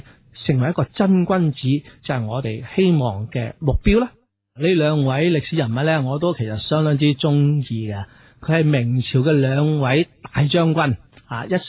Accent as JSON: {"language": "Cantonese", "region": "Guangdong", "country": "China", "said": "系我哋广东人嚟㗎喎"}